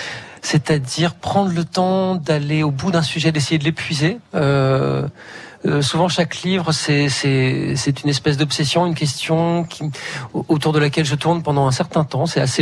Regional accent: France; born there; Oui, je suis franco-portugais. Enfin, mes quatre grands-parents étaient portugais. Voilà, mais je suis un portugais la deuxième génération né en France.

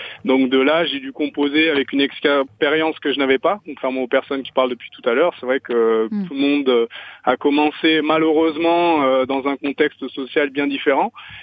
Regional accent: Auvergne-Rhône-Alpes, France; moi, si vous voulez, à la base, je suis de Savoie.

